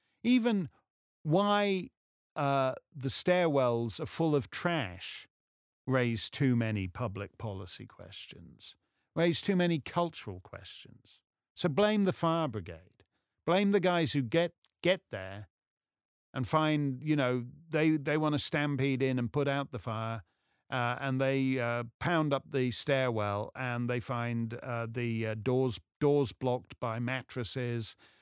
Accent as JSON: {"language": "English", "region": "London", "country": "United Kingdom", "said": "I'm a Londoner."}